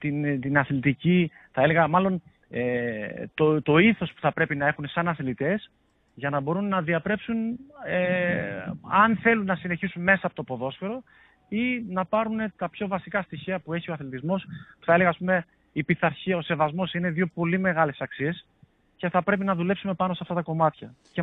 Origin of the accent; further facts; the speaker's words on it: Thessaloniki, Central Macedonia, Greece; γιατί ενώ είμαι Θεσσαλονικιός, τα τελευταία 2 χρόνια δούλευα σε ομάδες της Κρήτης.